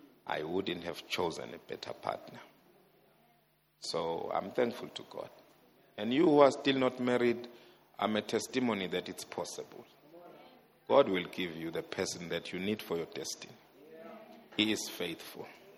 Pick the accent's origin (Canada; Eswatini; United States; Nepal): Eswatini; I'm from Swaziland, Eswatini now. I'm a child of God above everything else.